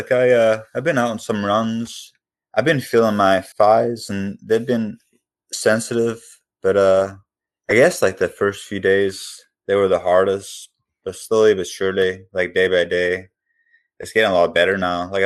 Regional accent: Northern Ireland, United Kingdom; now in North Carolina, United States; I'm from Northern Ireland, so I grew up there, born and raised. Yeah, I'm an American citizen.

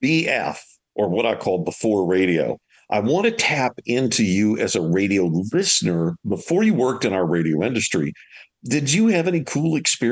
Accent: Louisiana, United States; All of us Southerners, I'm from Louisiana originally, we all get a little jealous.

